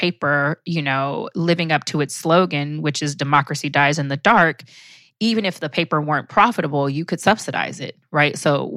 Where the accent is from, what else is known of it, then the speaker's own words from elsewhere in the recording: Los Angeles, California, United States; the LA Times, right, my hometown paper